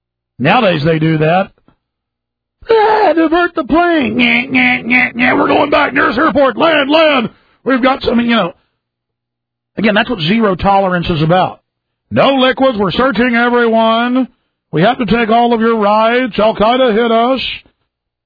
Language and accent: English; Texas, United States; Not being mean to Southerners or Texans, I'm as Texan as you get.